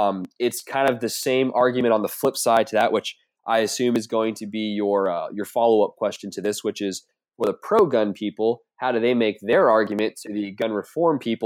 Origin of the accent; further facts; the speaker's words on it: the South, United States; I'm from the South. I get it. We're rednecks.